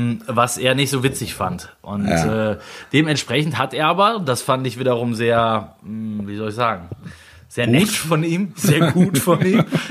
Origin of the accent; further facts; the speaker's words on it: Germany; Und ich kam dahin als Deutscher.